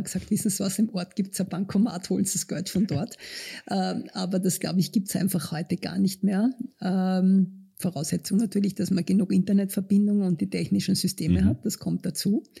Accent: Eastern Austria, Austria; Ich komme aus dem Osten Österreichs, bei uns haben die Gäste gezahlt, wenn sie gegangen sind.

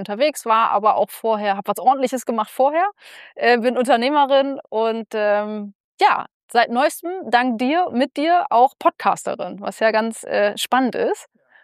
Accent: Jever, Lower Saxony, Germany; ich komme aus Jever und deshalb sind wir jetzt hier natürlich auch in Jever. Bin, ich muss mal rechnen, noch 43 Jahre.

